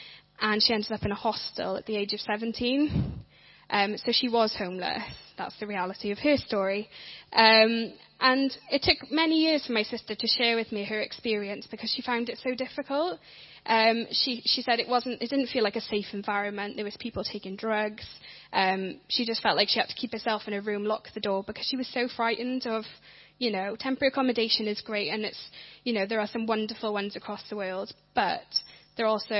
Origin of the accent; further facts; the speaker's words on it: Wales, United Kingdom; also born or lived in Scotland; I was born and brought up in Wales with my sister. Then our family moved to Scotland. And after 4 years of living in Scotland